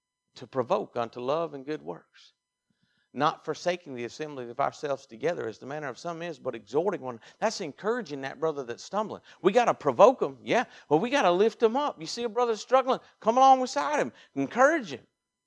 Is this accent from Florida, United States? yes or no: no; Mississippi, United States; Man spoke English better than I do. I'm from Mississippi.